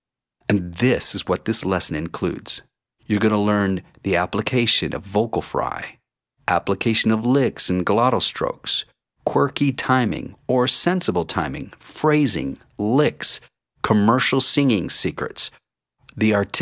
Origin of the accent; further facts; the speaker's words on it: Texas, United States; One of my answers, I'm from Texas, and I'm a Texan, and I'm an American